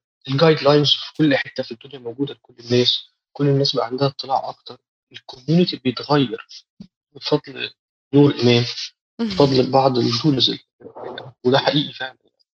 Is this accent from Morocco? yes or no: no; Egypt; لينا الشرف ان احنا دكاتره مصريين الحقيقه